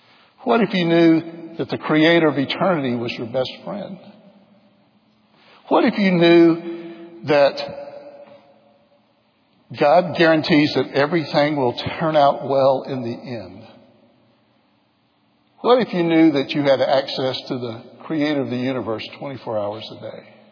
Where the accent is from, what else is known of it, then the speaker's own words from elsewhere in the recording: Atlanta, Georgia, United States; I grew up in Atlanta that I have never been before.